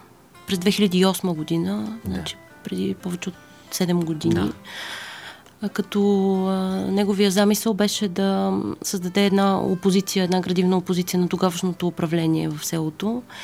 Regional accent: Stara Zagora, Stara Zagora Province, Bulgaria; born there; Роден съм в Стара Загора, но като цяло живота ми, детството ми е преминало... Летата ми са минавали в Лозенец и след като родих детето си и реших, че ще живея в този край

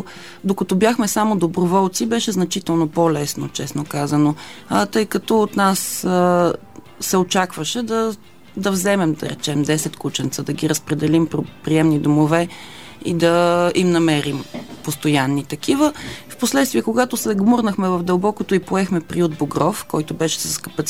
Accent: Sofia, Sofia City, Bulgaria; Ами на 35 години съм, от София съм

